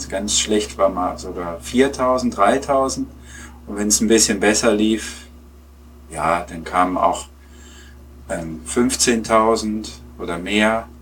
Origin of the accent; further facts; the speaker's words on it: Peine, Lower Saxony, Germany; Nee, gar nicht. Ich komme aus Peine. Und da gibt es halt nur zwei Optionen. Entweder man ist Hannover-Fan oder Braunschweig-Fan.